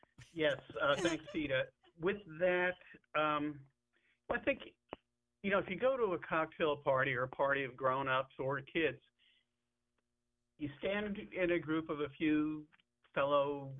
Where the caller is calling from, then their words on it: New York, United States; No, I'm calling from New York.